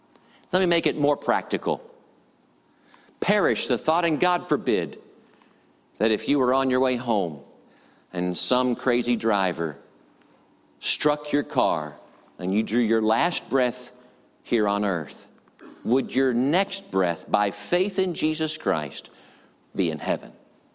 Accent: United States; I'm a sinner. I'm an American.

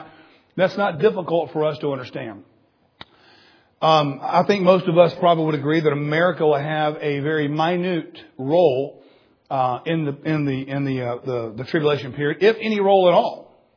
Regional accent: United States; I'm an American, top of my head, tip of my toe.

